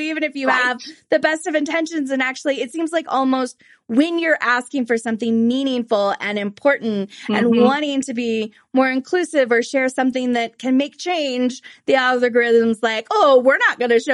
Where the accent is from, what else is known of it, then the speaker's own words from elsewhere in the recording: California, United States; Like, growing up in California, there also seemed like an additional pressure and standard of ridiculousness of what beauty looks like.